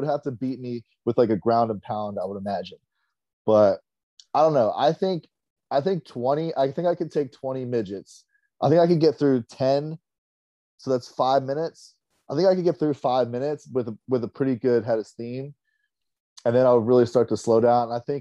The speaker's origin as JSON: {"language": "English", "region": "New Jersey", "country": "United States", "tie": "born or raised there", "said": "So I'm from New Jersey, born and raised, man."}